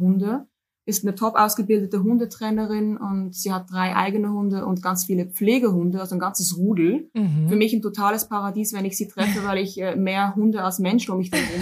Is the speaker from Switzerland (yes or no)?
yes; Switzerland; now in Hamburg, Germany; Jahre alt und lebe seit bald 4 Jahren in meiner absoluten Lieblingsstadt in Hamburg. Bin ursprünglich aber, komme ich aus der Schweiz, ich bin Schweizerin. Das hört man, glaube ich, auch an meinem Deutsch ein bisschen, aber nach 4 Jahren immer noch.